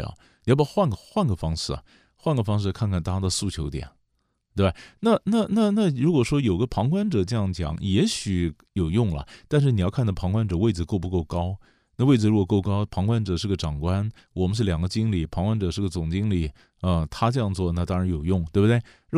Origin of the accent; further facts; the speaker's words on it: China; 我们中国人有时候不大会用啊